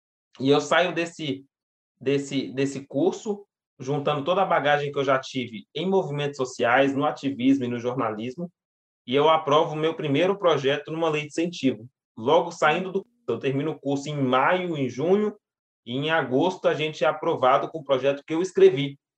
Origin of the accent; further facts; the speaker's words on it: Montes Claros, Minas Gerais, Brazil; also born or lived in Belo Horizonte; eu sou de Montes Claros, nasci e cresci até os 18 anos lá. Aos 18 anos eu venho para Belo Horizonte